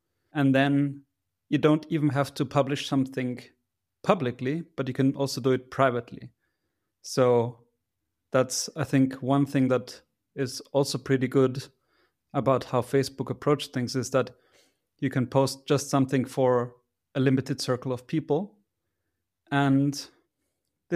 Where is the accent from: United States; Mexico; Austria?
Austria; Vienna; I'm from Austria, from Vienna.